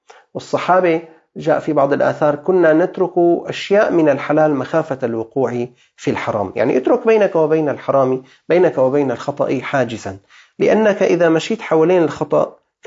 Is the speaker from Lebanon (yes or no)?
no; Syria; ما يساوي 3500 ليرة سورية عندنا في الشام في سوريا.